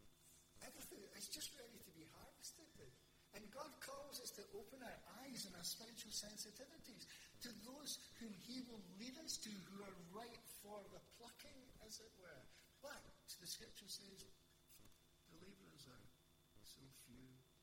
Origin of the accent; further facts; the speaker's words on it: Catrine, Scotland, United Kingdom; I'm originally from Catron, a wee village near Cumnock.